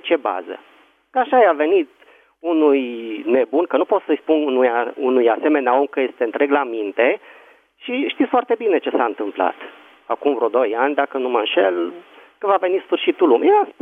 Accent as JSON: {"language": "Romanian", "region": "Bucharest", "country": "Romania", "said": "din București."}